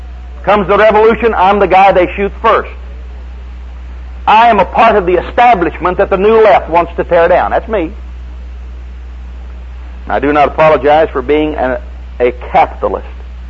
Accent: United States; born there; I'm an American by birth and proud of it. I'm a little weary of people apologizing for being American.

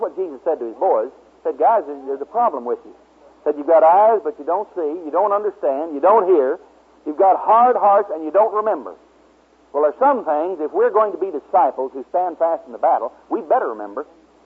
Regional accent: Oklahoma, United States; So I'm from Oklahoma, you know.

